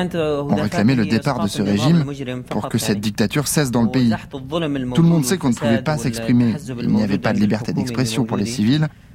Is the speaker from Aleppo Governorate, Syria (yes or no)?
no; Hama, Hama Governorate, Syria; Alors moi, je suis originaire de Hama.